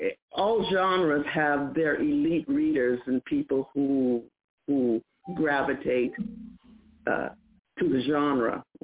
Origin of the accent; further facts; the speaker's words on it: United States; Now, I'm an American. I'm a black American.